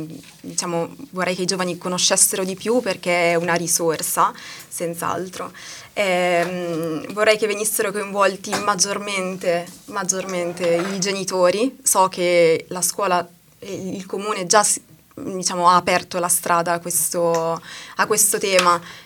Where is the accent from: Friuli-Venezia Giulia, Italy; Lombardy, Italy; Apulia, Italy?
Lombardy, Italy; Saronno; also born or lived in Egypt; Io vivo a Saronno da sempre. È vero che sono nata in Egitto, però sono cresciuta a Saronno